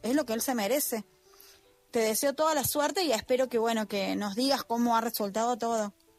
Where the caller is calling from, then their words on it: Argentina; nosotros aquí en Argentina